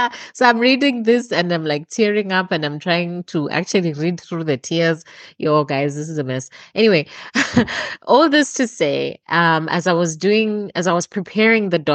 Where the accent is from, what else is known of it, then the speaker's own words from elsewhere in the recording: Zambia; And by the way, yes, I am Zambian. So I'm from Zambia